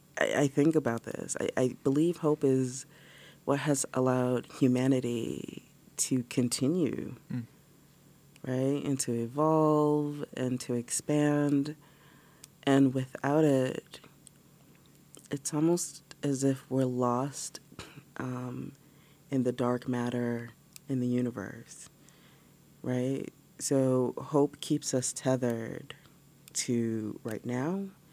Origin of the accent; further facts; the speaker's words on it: New York City, New York, United States; also born or lived in Massachusetts; New York has been home for me, even though I was born here in Massachusetts. And so when I go back to the city, that's what we call it